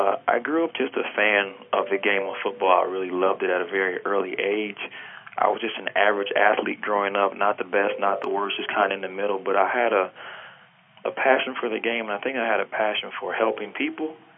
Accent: Detroit, Michigan, United States; My first 7 with my hometown team, Detroit Lions

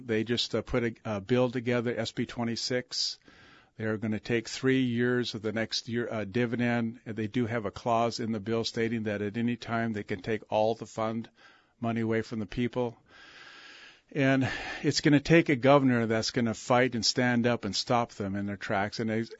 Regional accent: Petersburg, Alaska, United States; I'm from Petersburg, Alaska. I was born and raised there, and my father was born in Wrangell.

